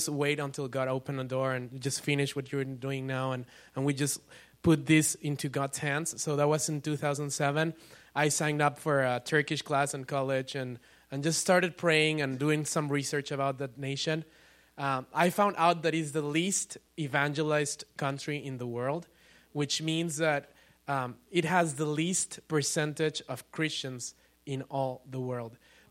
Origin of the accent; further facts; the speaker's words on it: Mexico City, Mexico; also born or lived in Spain; I forgot to mention that I'm from Mexico. I was born in Mexico City.